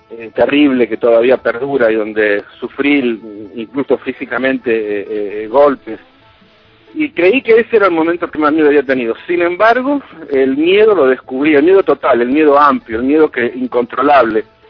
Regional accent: Buenos Aires, Argentina; born there; Nací en Buenos Aires, en Argentina, sí.

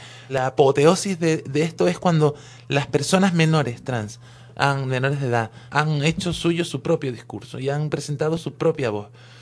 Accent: Canary Islands, Spain; Soy canaria, eso es muy importante para mí y para nadie más, me imagino. tengo casi 50 años.

